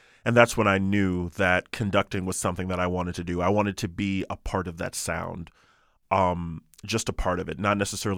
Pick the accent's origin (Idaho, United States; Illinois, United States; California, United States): Illinois, United States; Chicago; I'm originally from Chicago, so I was in the Chicago public school system.